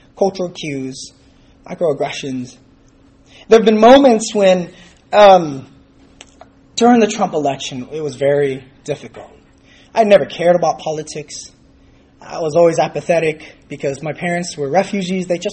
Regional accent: California, United States; No. I'm from California. I was like, "No, I'm from California."

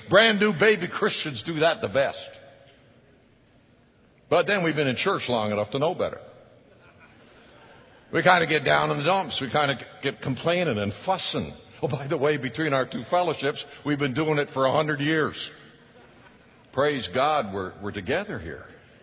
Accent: Canada; I'm from Canada, eh? Can you understand me?

